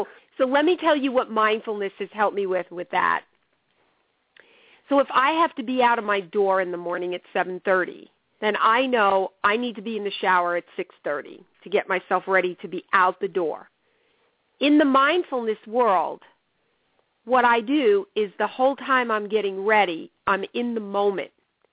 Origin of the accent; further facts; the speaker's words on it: New York, United States; because remember, I grew up in New York, right near you, in fact, the town over, it's such a small world